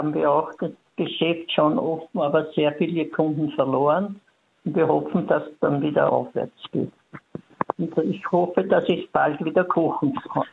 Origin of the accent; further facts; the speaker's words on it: Mollmannsdorf, Lower Austria, Austria; ich bin aus Molmannsdorf im Bezirk Karneuburg